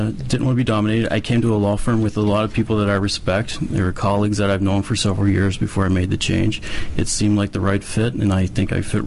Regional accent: Troy, North Carolina, United States; Originally from a small town in North Carolina called Troy.

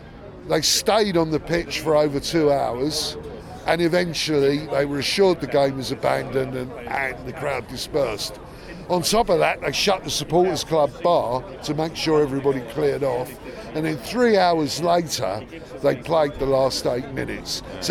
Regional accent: Clapton, London, United Kingdom; born there; That I was born in Clapton, so, yeah.

